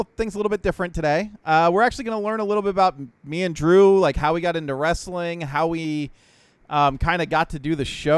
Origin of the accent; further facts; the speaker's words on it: Florida, United States; I'm a Florida boy. I was born and raised in Florida.